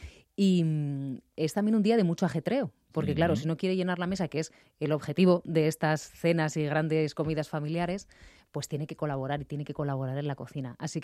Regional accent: Basque Country, Spain; ahí en el País Vasco, de donde soy yo, siempre hace mucho frío

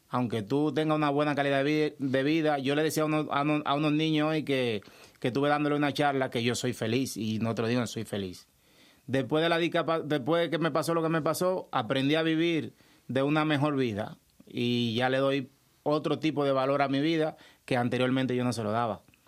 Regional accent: Dominican Republic; now in Spain; Yo soy dominicano, pero tengo doble nacionalidad.

